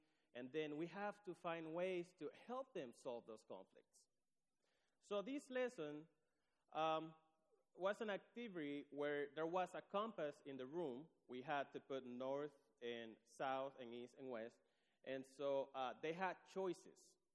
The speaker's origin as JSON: {"language": "English", "country": "Dominican Republic", "tie": "born or raised there", "said": "I grew up in the Dominican. It's always hot in there. Spoiled little Dominican."}